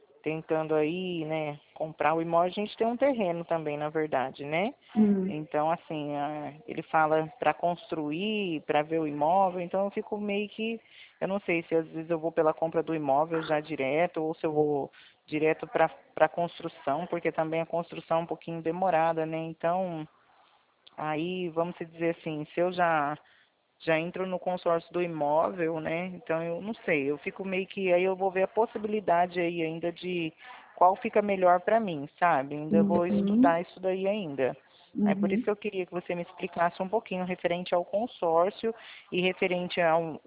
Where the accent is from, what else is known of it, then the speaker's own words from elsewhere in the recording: Presidente Prudente, São Paulo, Brazil; Não, eu sou de Presidente Prudente.